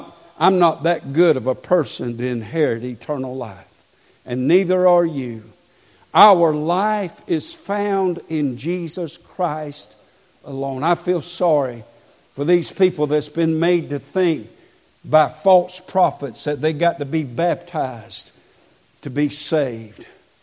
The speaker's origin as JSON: {"language": "English", "country": "United States", "said": "I'm an American."}